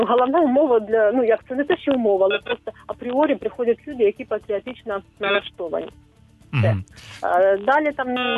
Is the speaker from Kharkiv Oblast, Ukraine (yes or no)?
no; Dnipro, Dnipropetrovsk Oblast, Ukraine; от і я з Дніпропетровська